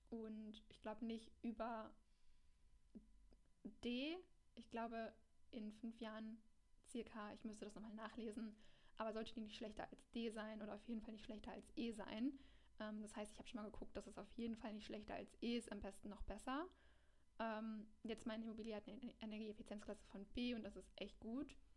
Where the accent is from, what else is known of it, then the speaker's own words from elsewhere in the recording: Düsseldorf, North Rhine-Westphalia, Germany; Ich komme aus Düsseldorf